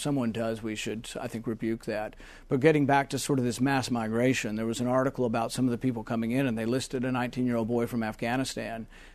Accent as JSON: {"language": "English", "region": "Kentucky", "country": "United States", "tie": "born or raised there", "said": "some of the 65,000 that came from Iraq actually were trying to buy Stinger missiles in my hometown in Kentucky."}